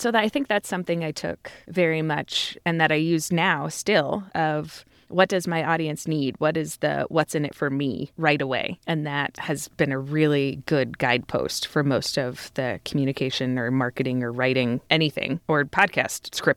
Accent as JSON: {"language": "English", "region": "Indiana", "country": "United States", "tie": "born or raised there", "said": "And I grew up in Indiana on a small farm"}